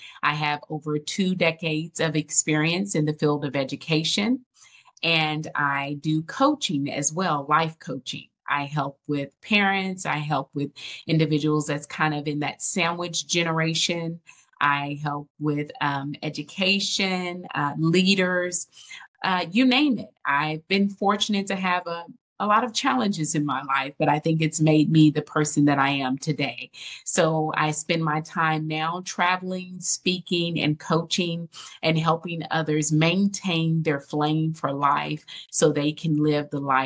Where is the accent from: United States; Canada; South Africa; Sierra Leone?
United States; Austin, Texas; But I am the youngest of six kids, born and raised in Austin, Texas. I come from very humble beginnings.